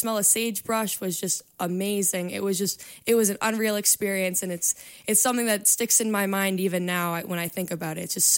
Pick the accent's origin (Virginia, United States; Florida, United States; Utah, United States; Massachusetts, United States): Massachusetts, United States; Walpole; So I am actually from Walpole, Massachusetts, which is a little town kind of south of Boston.